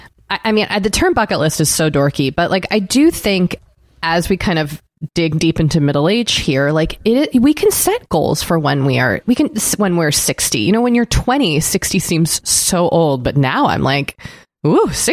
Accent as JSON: {"language": "English", "town": "Boston", "region": "Massachusetts", "country": "United States", "said": "And I want it to be the Boston Marathon because, as you know, I am from Boston and the marathon goes through my town. And in Massachusetts, we all have it's a state holiday and we all watch the marathon"}